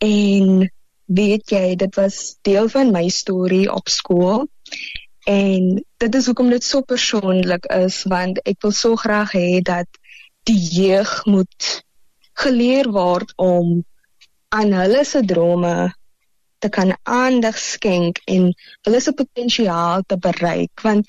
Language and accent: Afrikaans; Kommagas, Northern Cape, South Africa; Ek het in Kommagas groot geword.